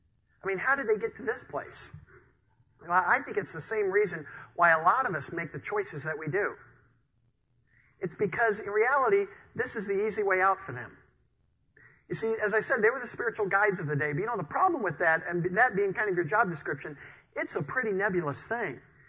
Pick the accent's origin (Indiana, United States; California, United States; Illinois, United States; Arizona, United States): Illinois, United States; moved away as an adult; now in Denver, United States; So I moved to Denver. Now, I grew up in Illinois, and I didn't really have any chances growing up to go downhill skiing.